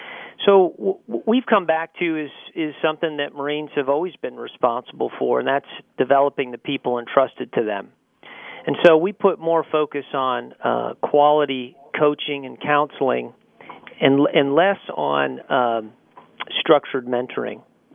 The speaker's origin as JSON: {"language": "English", "country": "United States", "said": "I don't know if it's part of being an American, but we kind of push back against this idea that you can assign me a mentor"}